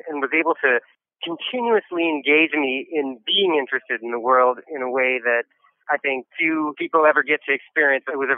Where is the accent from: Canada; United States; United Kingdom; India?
Canada; Vancouver, British Columbia; also born or lived in Karachi, Pakistan; I grew up partly in Karachi, Pakistan, but most of my life I lived in Vancouver